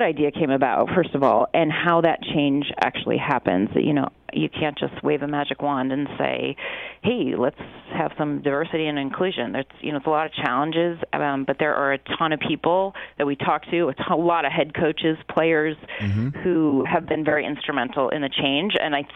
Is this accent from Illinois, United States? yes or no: yes; Chicago, Illinois, United States; I grew up in Chicago, as you know.